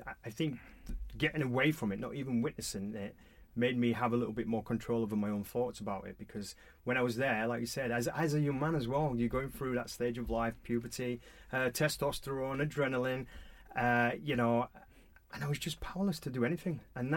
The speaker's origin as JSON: {"language": "English", "town": "Halifax", "region": "Yorkshire and the Humber", "country": "United Kingdom", "tie": "born or raised there", "said": "I lived a very normal working class life. I was brought up in Boothtown in Halifax, West Yorkshire."}